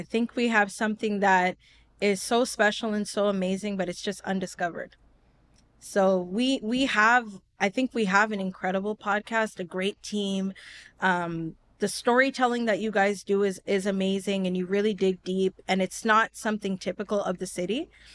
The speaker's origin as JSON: {"language": "English", "town": "Toronto", "region": "Ontario", "country": "Canada", "tie": "born or raised there", "lives_now": "Pickering, Canada", "said": "up in Malvern, then I moved to M&L. I also lived at another block, EP. So like there's, you know, I grew up all around Scarborough and I then moved to Pickering."}